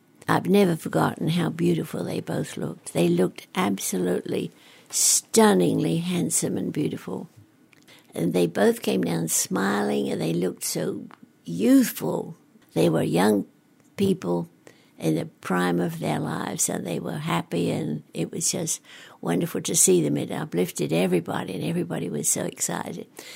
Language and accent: English; London, United Kingdom; I'm originally from London.